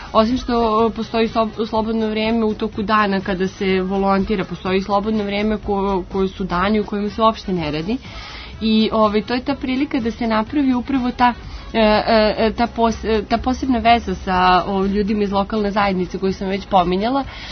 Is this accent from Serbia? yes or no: yes; Serbia